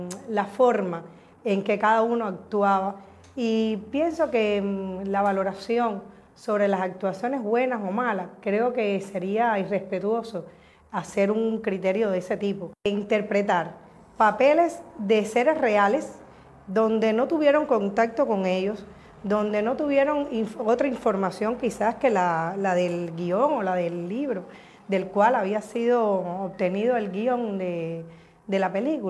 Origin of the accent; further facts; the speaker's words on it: Cuba; sino viéndola como una cubana, como alguien que no conoce de la red avispa